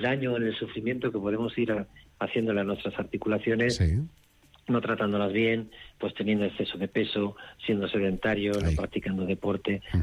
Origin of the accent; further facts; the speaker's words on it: Córdoba, Andalusia, Spain; now in Madrid, Spain; Mi ciudad, mi capital, donde yo nací, donde yo he vivido, donde he sido socio del club.